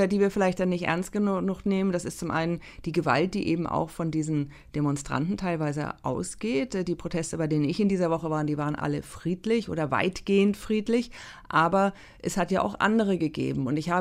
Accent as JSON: {"language": "German", "country": "Germany", "also_born_or_lived": "China", "said": "Also zum einen kommen wir als Deutsche, als Europäer aus liberalen Demokratien."}